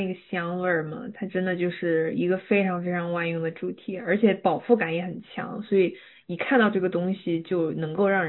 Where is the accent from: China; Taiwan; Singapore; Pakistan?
China; Chongqing; 你知道我是重庆人嘛，然后重庆人他其实是有卖那个就是咸豆腐花的那种